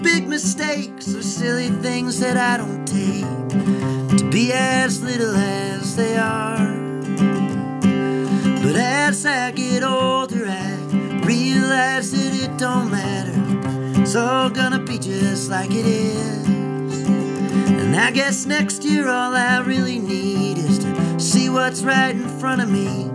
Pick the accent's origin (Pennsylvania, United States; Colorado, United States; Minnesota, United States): Colorado, United States; Louisville; I grew up in Louisville, which is just east of Boulder, a few miles.